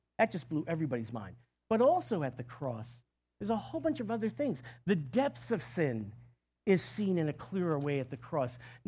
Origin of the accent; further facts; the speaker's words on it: New York, United States; You know, I come from Long Island. Everybody rakes clams on Long Island.